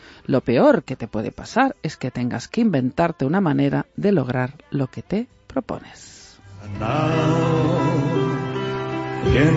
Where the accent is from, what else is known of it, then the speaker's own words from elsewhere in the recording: Valencian Community, Spain; Como a mí cuando me dicen, eres catalana, no, soy valenciana.